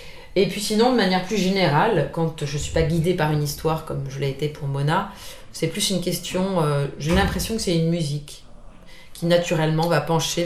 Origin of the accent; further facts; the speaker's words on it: France; je vis en France, j'ai été élevée en France.